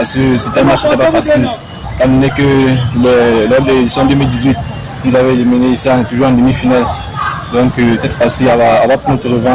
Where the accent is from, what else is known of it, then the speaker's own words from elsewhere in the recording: Douala, Littoral, Cameroon; Je suis de Douala.